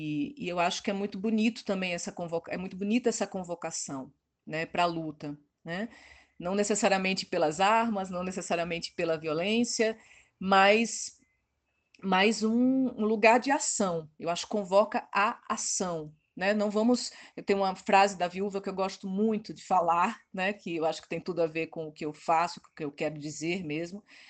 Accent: Northeast Region, Brazil; como nordestina, né, morando no Sudeste e tudo mais, sempre tendo um trânsito muito grande com o Nordeste, sempre tive, sempre mantive

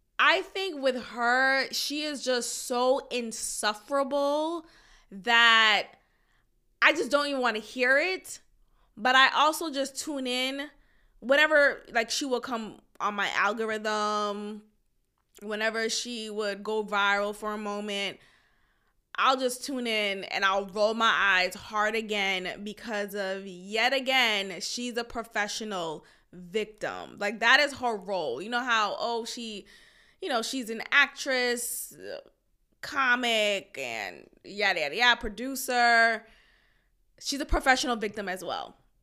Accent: Texas, United States; So there may be other adult websites that will experience this as a Texan

